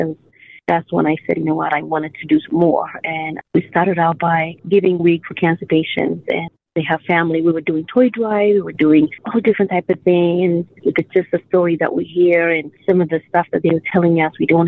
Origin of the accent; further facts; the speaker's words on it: Ethiopia; now in United States; I'm originally from Africa, Ethiopia.